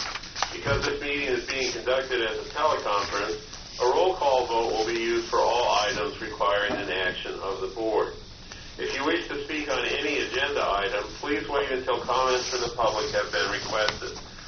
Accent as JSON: {"language": "English", "town": "Bishop", "region": "California", "country": "United States", "said": "I am from Bishop, and I serve as the board chair."}